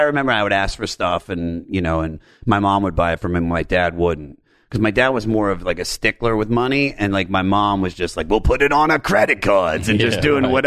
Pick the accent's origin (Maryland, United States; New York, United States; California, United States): Maryland, United States; Germantown; born there; Well, all right, so I was born in Germantown, Maryland, which is about 20 miles outside of Washington, D.C., and I had just a normal, like, family